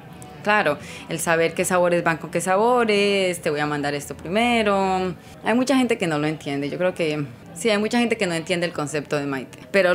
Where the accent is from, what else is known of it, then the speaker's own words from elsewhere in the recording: Victoria, Colombia; Pero en mi pueblito era un desastre.